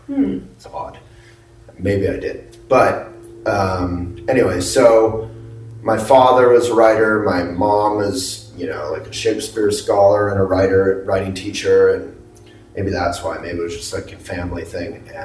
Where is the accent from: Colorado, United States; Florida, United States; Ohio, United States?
Colorado, United States; Boulder; I grew up in the Buddhist community in Boulder, and I loved writing.